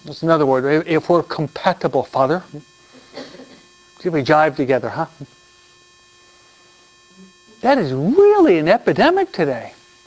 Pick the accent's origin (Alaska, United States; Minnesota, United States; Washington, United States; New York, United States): New York, United States; I'm a New Yorker, so I'm pretty sharp.